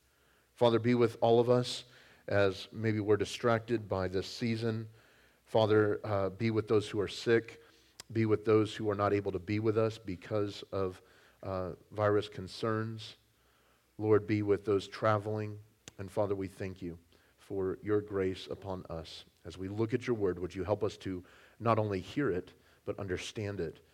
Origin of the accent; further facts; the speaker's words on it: California, United States; I grew up playing it in California